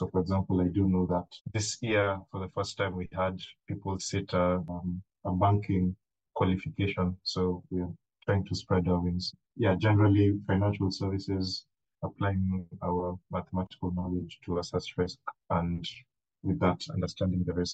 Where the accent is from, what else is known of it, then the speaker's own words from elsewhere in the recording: Kenya; moved away as an adult; now in Bristol, United Kingdom; I'm based in Bristol, in the UK. I'm originally from Kenya, so I started off my career in Kenya and then moved to the UK for work.